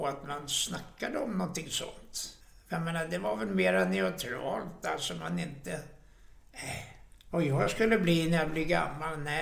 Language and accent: Swedish; Spånga, Stockholm County, Sweden; also born or lived in Forsbacka; Ja, Spånga.